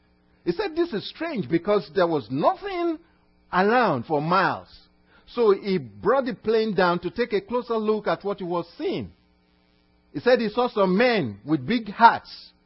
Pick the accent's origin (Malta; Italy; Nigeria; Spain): Nigeria; now in United States; from Nigeria, originally from Nigeria. But when I tell people, they said, oh, you speak with an accent. Where are you from? I just tell them I'm from West Texas.